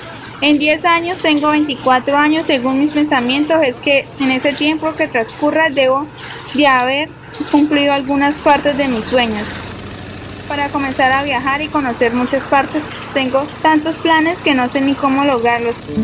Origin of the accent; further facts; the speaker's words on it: San José del Guaviare, Guaviare, Colombia; also born or lived in Meta; Nací en Cañojabón, Meta. A los 8 días de haber nacido me llevaron para otro lugar, que fue donde crecí hasta los 4 años. Que luego me fui para San José de Guaviare